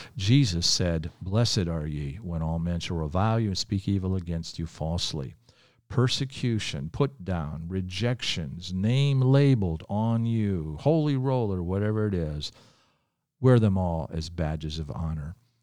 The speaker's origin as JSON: {"language": "English", "country": "United States", "said": "because I'm from America doesn't mean I have extra power."}